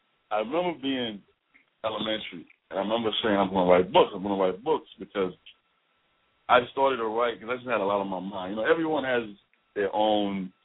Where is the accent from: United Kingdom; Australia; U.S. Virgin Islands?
U.S. Virgin Islands; St. Thomas; Well, I grew up in St. Thomas, in the Virgin Islands.